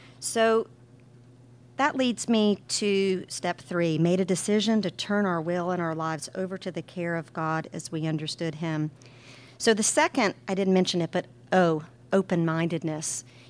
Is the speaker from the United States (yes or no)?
yes; the South, United States; You know, I was raised in the South, and I never really had a sense of a personal connection with higher power